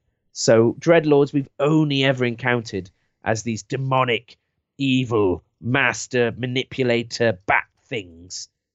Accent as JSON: {"language": "English", "region": "England", "country": "United Kingdom", "accent": "English", "said": "Because I'm English."}